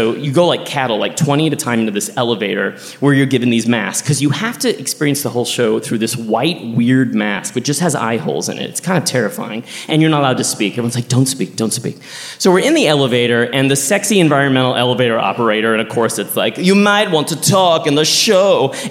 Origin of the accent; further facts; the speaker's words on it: Texas, United States; Every time I visit my home state, Texas, every time I'm there, like, I feel this weight come off me.